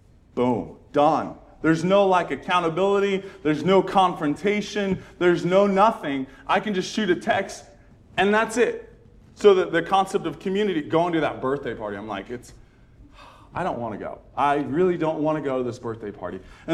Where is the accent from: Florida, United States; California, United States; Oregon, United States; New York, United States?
California, United States; I grew up in Southern California. It was the same concept. You never met someone that was actually from the area.